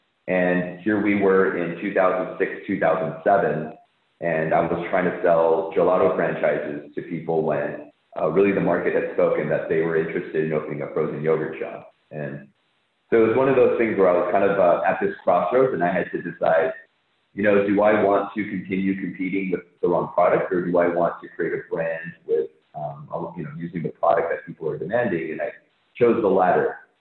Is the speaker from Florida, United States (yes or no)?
no; California, United States; So I grew up in Southern California.